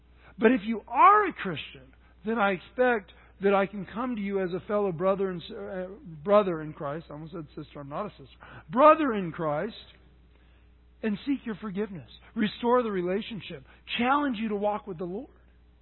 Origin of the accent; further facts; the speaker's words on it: San Luis Obispo, California, United States; I grew up in San Luis Obispo, which is a great agricultural area.